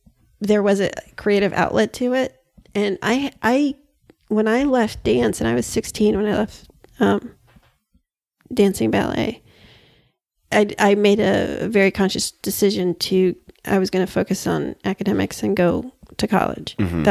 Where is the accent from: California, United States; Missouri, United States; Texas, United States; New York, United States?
New York, United States; Queens; Oh, I'm from New York, Queens.